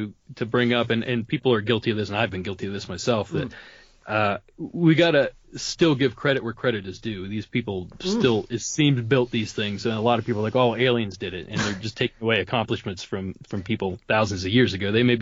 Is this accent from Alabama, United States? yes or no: no; Ohio, United States; Well, we sort of had stuff like that growing up in Ohio. We have it's mound country.